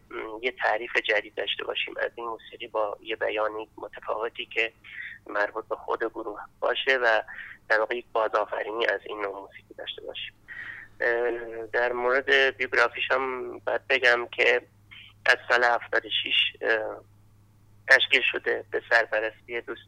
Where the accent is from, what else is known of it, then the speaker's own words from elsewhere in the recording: Kermanshah, Iran; من اصالتا کرمانشاهی هستم و در فرهنگ کردستان متولد شدم در واقع.